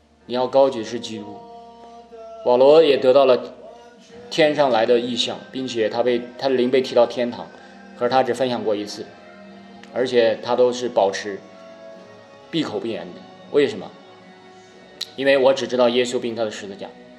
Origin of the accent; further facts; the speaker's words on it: Henan, China; accent: Henan; 满罐子不响，半瓶子乱晃的，这是我们河南话